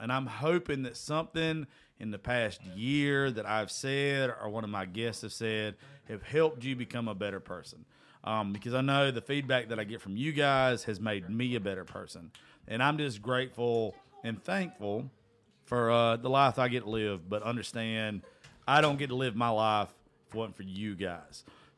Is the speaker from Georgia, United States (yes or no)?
yes; Georgia, United States; I'm from South Georgia.